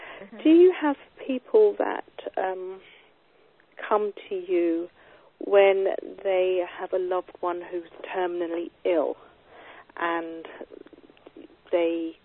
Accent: England, United Kingdom; being British or English, you know, it's a case of, oh, you stiff upper lip

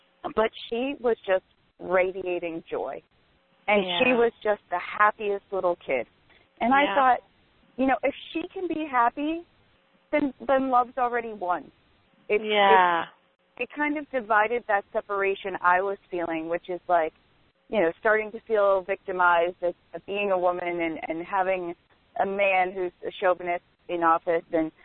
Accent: United States; And, I'm an American.

